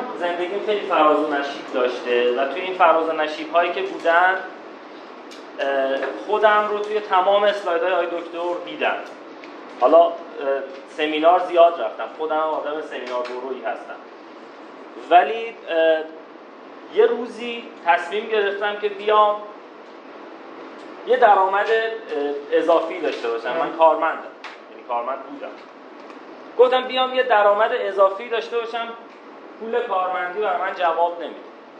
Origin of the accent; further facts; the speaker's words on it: Zanjan, Zanjan Province, Iran; moved away as an adult; now in Tehran, Iran; من بچه زنجانم. سال 82 من از زنجان اومدم تهران و هیچی نداشتم